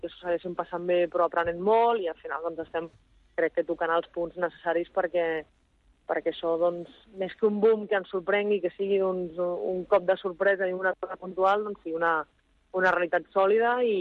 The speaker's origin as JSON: {"language": "Catalan", "region": "Catalonia", "country": "Spain", "said": "com a ciutadana, com a catalana"}